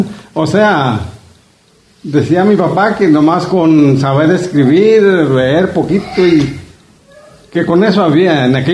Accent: Soyatitlán, Jalisco, Mexico; aquí nací en Soya, aquí me crié y todavía estoy aquí viviendo.

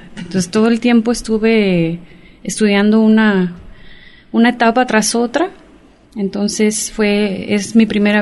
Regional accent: Jalisco, Mexico; yo soy del sur de Jalisco y curiosamente ahora me encuentro residiendo en la zona norte de Jalisco.

